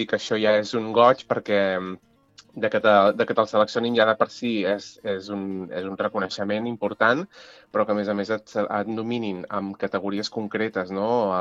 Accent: Llorenç del Penedès, Catalonia, Spain; Jo soc de Llorenç del Penedès

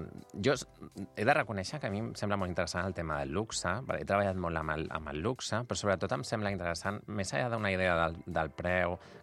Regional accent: Barcelona, Catalonia, Spain; Barcelona, que és d'on jo soc i on neix el projecte

